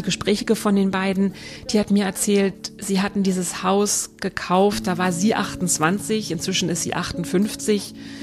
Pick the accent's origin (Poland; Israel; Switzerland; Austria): Switzerland; now in California, United States; die Häuser hier in Kalifornien sind ja nicht wie bei uns in der Schweiz mit Backstein gebaut